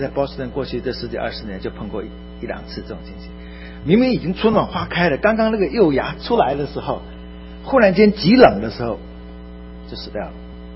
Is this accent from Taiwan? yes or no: no; China; 你就是真的，我们中国人叫做炉上烤壁，好像爹娘都死了一样